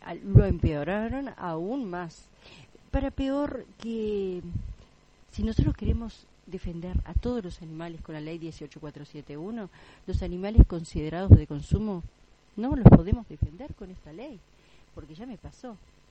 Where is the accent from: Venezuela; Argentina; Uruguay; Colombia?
Uruguay; nuestros derechos como ciudadanos uruguayos están siendo pisoteados